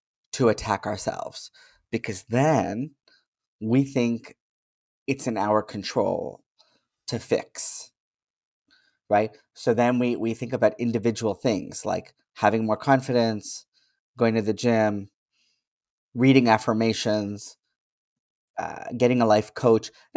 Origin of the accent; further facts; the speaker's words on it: Canada; born there; I was born in Canada, I speak a certain way